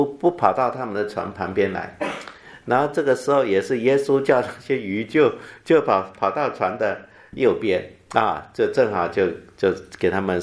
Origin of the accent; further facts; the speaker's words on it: China; 我想我们中国人哈也有那样的习惯哈